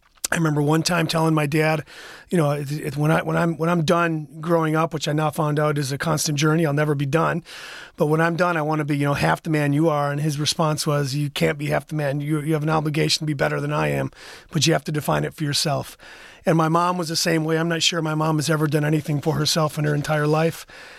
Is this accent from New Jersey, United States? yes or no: yes; New Jersey, United States; also born or lived in West Michigan; So I was born in West Michigan, grew up in New Jersey.